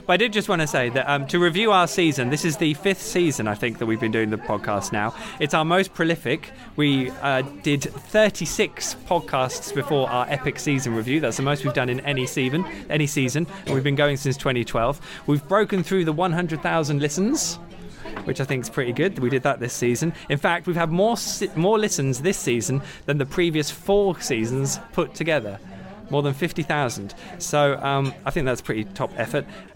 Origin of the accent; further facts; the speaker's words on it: East of England, United Kingdom; We come from Norfolk, UK, hotbed of Formula 1 knowledge.